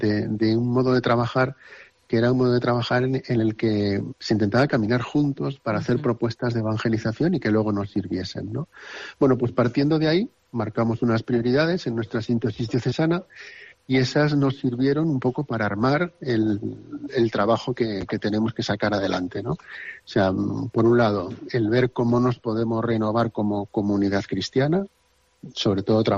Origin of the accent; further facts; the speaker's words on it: Aragon, Spain; Yo al final vengo desde Aragón